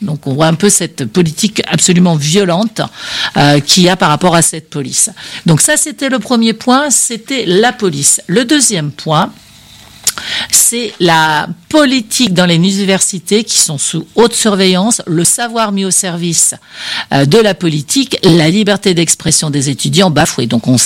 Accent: France; accent: French; Bah, j'ai un accent français, comme ça, c'est pour que les gens ils comprennent plus facilement mon anglais.

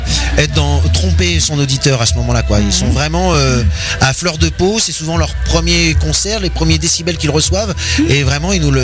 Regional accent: Angoulême, Nouvelle-Aquitaine, France; also born or lived in Poitiers; On vient d'Angoulême et Poitiers

